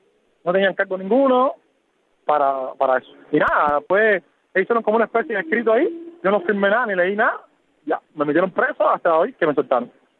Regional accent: Cuba; yo soy sumamente cubano

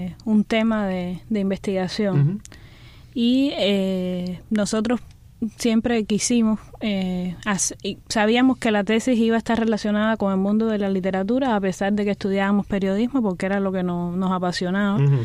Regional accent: Havana, Cuba; born there; yo nací en Lauton, en un municipio que se llama 10 de Octubre, pero que era realmente la barriada de Jesús del Monte.

